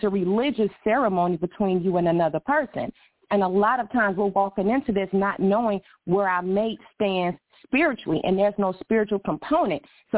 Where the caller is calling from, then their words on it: Atlanta, Georgia, United States; I am calling from Atlanta, Georgia.